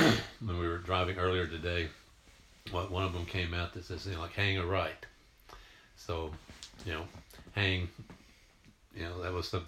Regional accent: Texas, United States; I grew up in Southeast Texas, which is very right on the Louisiana border, and very Southern, culture.

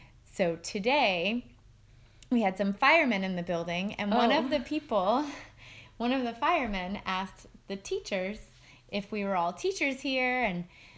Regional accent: Providence, Rhode Island, United States; born there; also born or lived in New Hampshire; I was born in Providence, Rhode Island.

